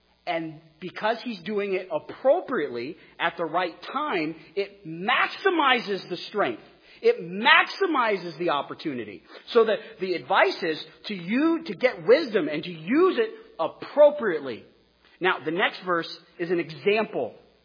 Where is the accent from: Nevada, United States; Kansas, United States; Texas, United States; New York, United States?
Texas, United States; also born or lived in Wyoming; As an American who's from Wyoming, who grew up in Texas, it is very difficult for me to go, I need godly advice.